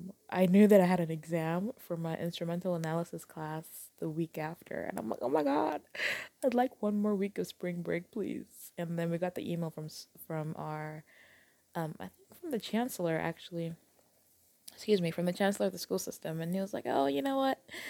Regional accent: Lagos, Nigeria; I'm from Lagos.

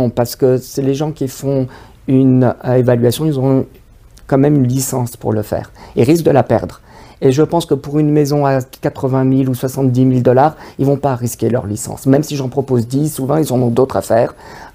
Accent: Toronto, Ontario, Canada; born there; also born or lived in Montreal; Je suis né à Toronto, j'ai vécu à Montréal.

